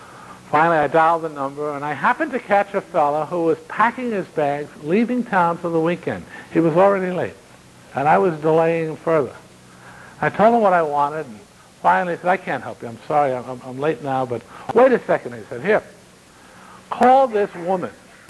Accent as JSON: {"language": "English", "region": "Vermont", "country": "United States", "tie": "born or raised there", "said": "Growing up in Vermont, when we took a hike in the woods, we took a Tunk."}